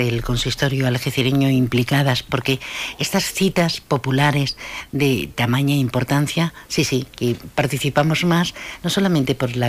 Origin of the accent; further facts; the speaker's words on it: Casares, Andalusia, Spain; nací en el pueblo, yo soy de Casares. Ay, y nací en casa.